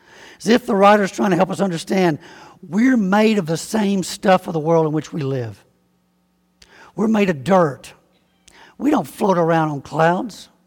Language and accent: English; Alabama, United States; now in Peoria, United States; Because everybody says, you're not from around here originally, are you? They just hear me talk a little bit, and they know that. Well, yeah, I'm from Alabama.